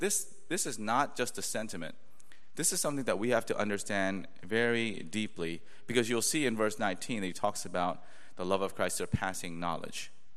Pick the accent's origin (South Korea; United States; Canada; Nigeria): South Korea; We have two polities in my home country of Korea.